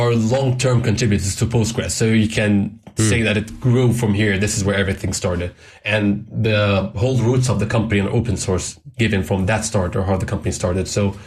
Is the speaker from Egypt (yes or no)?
yes; Egypt; English is a second language; moved away as an adult; I was working back in my home country in Egypt